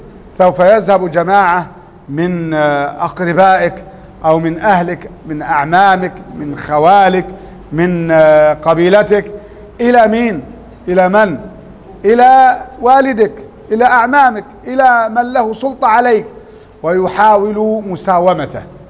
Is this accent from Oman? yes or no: no; Upper Egypt, Egypt; وكان الالتزام عندنا في الصعيد